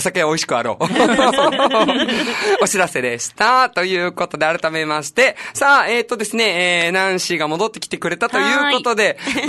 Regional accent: Japan; now in Okinawa, Japan; 僕も、はるちゃんも、ナンシーもエミもね、内地出身なので、沖縄来てから

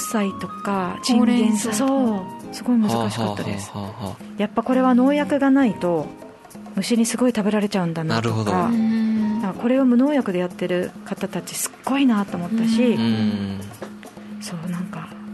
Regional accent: Naha, Okinawa, Japan; also born or lived in Kanagawa; 地元は那覇の前島になるんですけど、ここら辺です、

